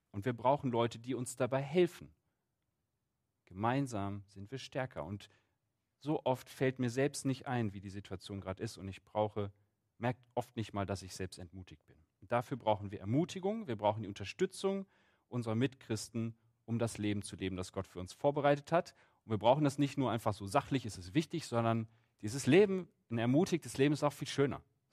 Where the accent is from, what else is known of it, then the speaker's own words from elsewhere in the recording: Wuppertal, North Rhine-Westphalia, Germany; Ich habe die in Wuppertal gemacht, wo ich herkomme. Wuppertal ist ein Ort mit sehr vielen Bergen.